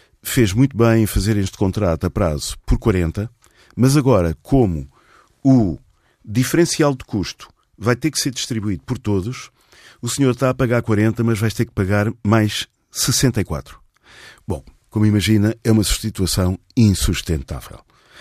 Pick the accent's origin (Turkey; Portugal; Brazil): Portugal; falo como português